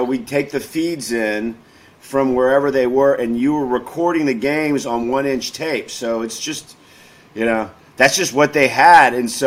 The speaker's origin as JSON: {"language": "English", "town": "Houston", "region": "Texas", "country": "United States", "tie": "born or raised there", "said": "I grew up in Houston, see?"}